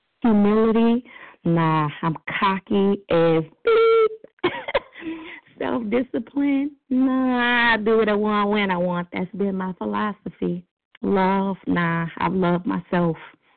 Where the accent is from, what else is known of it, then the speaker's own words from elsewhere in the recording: Miami, Florida, United States; I'm from Miami.